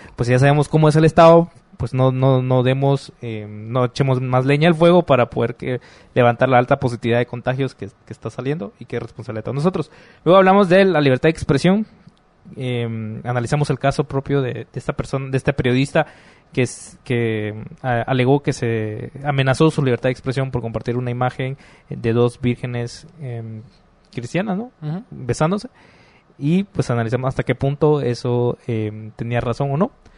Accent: Guatemala; como el guatemalteco sensible

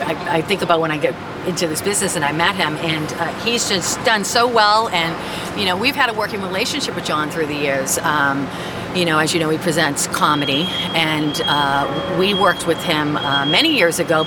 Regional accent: Boston, Massachusetts, United States; Growing up in the city, I grew up in Dorchester

